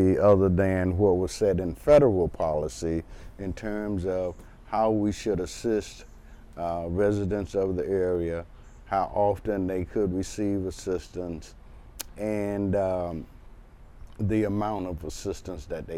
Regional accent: Roanoke, Virginia, United States; now in Louisville, United States; No, I grew up in Roanoke, Virginia. Came out to Kentucky to go to school at Kentucky State.

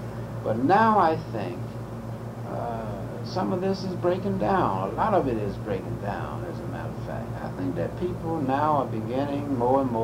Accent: the South, United States; I grew up in the South in a segregated society, per se. And then, you know, I went away to college and was in a grade school and then finally to New York and worked there for about 5 years.

